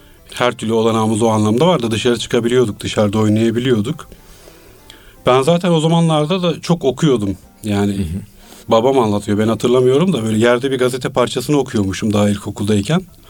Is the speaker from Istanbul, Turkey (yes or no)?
no; Zonguldak, Turkey; Ben köyde doğmuşum. Köyle ilişkimiz de uzun süre kesilmedi aslında da, ama babam madenci olduğu için Zonguldak'a taşındık. Bir saatlik falan bir yoldu. Orada da güzel ormanların içinde böyle şimdiki biraz daha site diyebileceğimiz ama daha böyle yeşilliğin içinde evlerde büyüdüm.